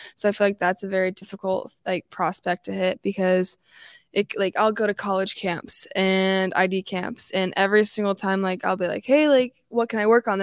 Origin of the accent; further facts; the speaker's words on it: Wyoming, United States; I play for Gillette Edge and I'm 17. I'm going to be a senior this year and I'm from Wyoming